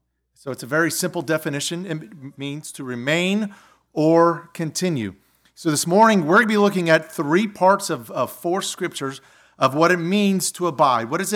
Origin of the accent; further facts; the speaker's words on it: Goose Creek, South Carolina, United States; And I remember growing up in Goose Creek, South Carolina. That's about 3 hours from here.